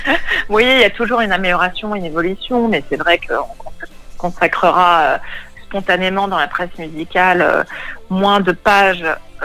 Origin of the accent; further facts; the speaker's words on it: France; À mon époque, les années 90 ou 90, j'aime beaucoup les termes 90 en tant que française.